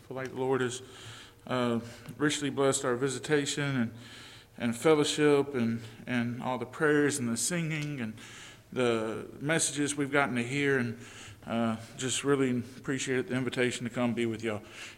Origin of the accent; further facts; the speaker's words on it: Vidalia, Louisiana, United States; also born or lived in New Orleans; I was living in New Orleans, Louisiana. I moved back from New Orleans, Louisiana to my hometown, Vidalia, Louisiana. I was living with my mom and dad.